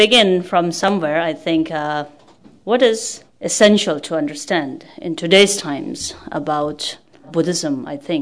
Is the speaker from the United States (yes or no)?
no; India; I come from India. I was born in India. But tracing my family back, we still would refer to ourselves as Tibetans.